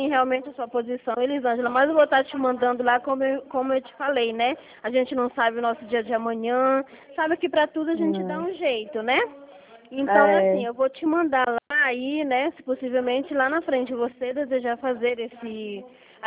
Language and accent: Portuguese; Curitiba, Paraná, Brazil; Paraná, Curitiba.